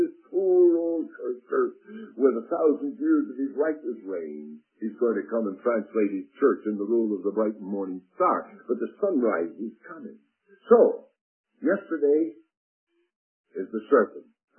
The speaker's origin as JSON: {"language": "English", "country": "Canada", "said": "I said, well, I said, I come from Canada."}